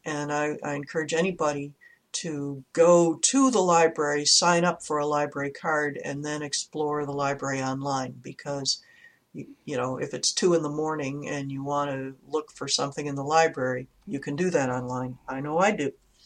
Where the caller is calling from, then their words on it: Kelowna, British Columbia, Canada; I'm calling from Kelowna in British Columbia, Canada.